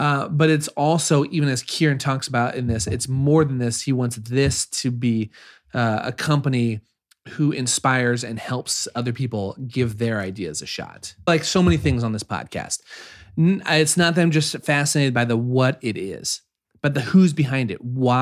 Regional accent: Nebraska, United States; now in Minneapolis, United States; I moved up to Minneapolis from Nebraska to study music back in like 2004.

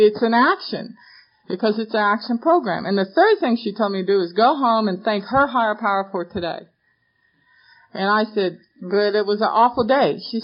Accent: Tulsa, Oklahoma, United States; And I said, I believe in God. I was raised in Tulsa.

